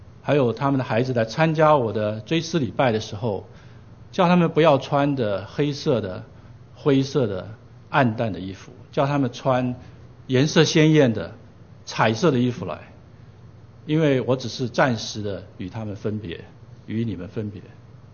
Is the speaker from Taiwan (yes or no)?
yes; Taiwan; 我是一个在台湾生台湾长大的这个浙江东阳县的人啊，我那个县据我父母说是一个很小的县。那很奇妙的是，我自己在50多年都没有回去过